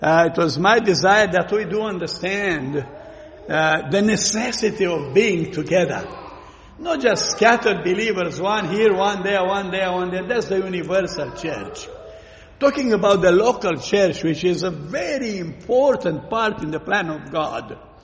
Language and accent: English; Romania; English is a second language; moved away; when I came from Romania, I came from southwestern Romania, you know, the place of Romania that's never been communist, really, and never in agreement with communism.